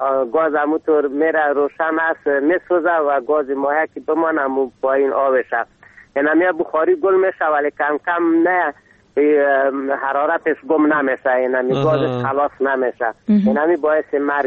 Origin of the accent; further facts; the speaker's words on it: Afghanistan; افغان هستم، از غربان به تماس شدیم.